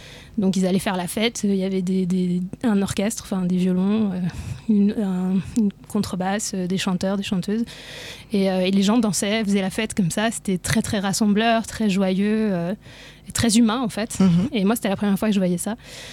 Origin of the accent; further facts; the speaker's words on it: Geneva, Switzerland; comme j'ai grandi à Genève dans un milieu quand même très urbain